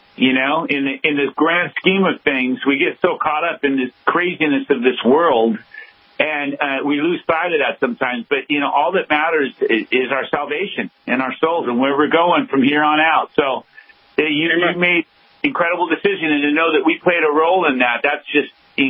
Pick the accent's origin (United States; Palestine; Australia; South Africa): United States; Hollywood, California; A lot of Christian bands are raised in the church or around the church, and we weren't. We were raised in Hollywood, and we were playing clubs.